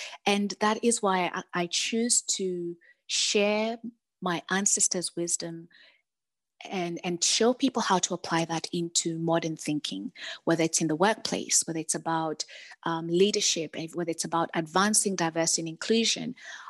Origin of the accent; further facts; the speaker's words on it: Kenya; I grew up in Kenya and I spent the first 20 years growing around such a powerful and rich culture and traditional culture as well.